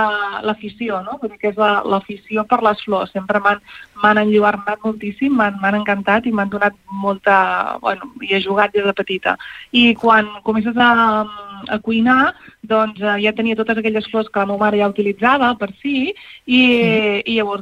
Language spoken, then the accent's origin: Catalan; Palau-sator, Catalonia, Spain; also born or lived in Palafrugell; now in Pals, Spain; soc filla de Palau Sator, jo, tot i que vaig néixer a Palafrugell, ara estic visquent a Pals i també, doncs, fins ara també tenia el restaurant a Regencós, vull dir que soc d'aquí del Rovell, d'aquí de l'Empordà, sí.